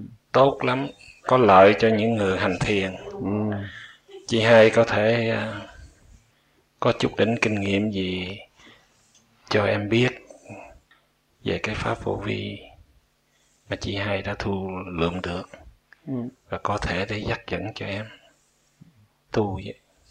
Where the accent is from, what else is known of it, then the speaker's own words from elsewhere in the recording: U Minh, Kien Giang, Vietnam; Em thì quê quán ở dưới miệt U Minh, tỉnh Thạch Giá, rồi sau nhỏ lớn lên lên Sài Gòn học tập và làm việc ở đó